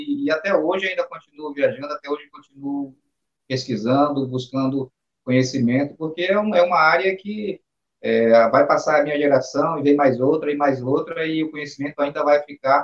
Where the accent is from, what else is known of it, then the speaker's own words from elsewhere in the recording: Manaquiri, Amazonas, Brazil; now in Manaus, Brazil; Eu vim do interior, lá de Manaquiri, para Manaus